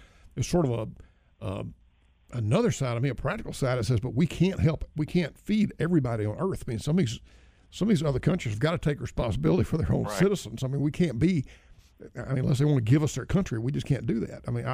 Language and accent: English; United States; Again, I'm not asking you for legislation on this, but just as an American, how do we deal with that?